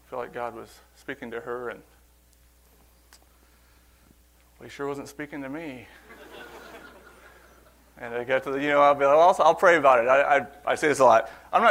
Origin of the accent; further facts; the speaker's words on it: St. Louis, Missouri, United States; from St. Louis.